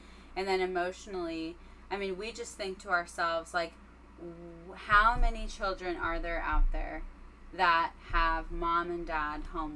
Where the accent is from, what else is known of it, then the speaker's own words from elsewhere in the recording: Queens, New York, United States; I'm from Queens. Yeah. Shout out Queens.